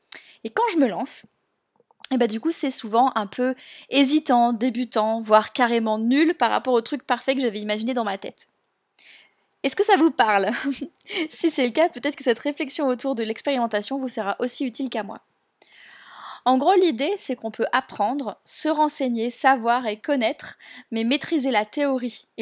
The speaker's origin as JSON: {"language": "French", "country": "France", "said": "chez nous, en France, le système éducatif nous pousse à vouloir tout faire bien, tout de suite"}